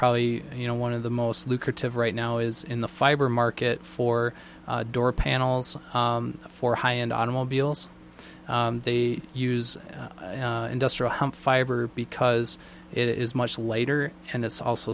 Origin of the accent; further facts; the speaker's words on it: Hastings, Minnesota, United States; I'm from Hastings. So I was a 1993 graduate from Hastings High School. And my wife and family, we live up in Denmark Township off of 90th Street.